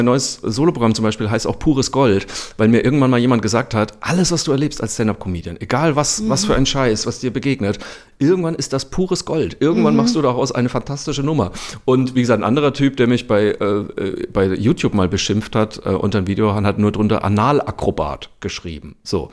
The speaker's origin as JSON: {"language": "German", "town": "Zeil", "region": "Bavaria", "country": "Germany", "tie": "born or raised there", "said": "wenn ich durch Zeil meinen Heimatort laufe, ist selbstverständlich mein Mann mit dabei"}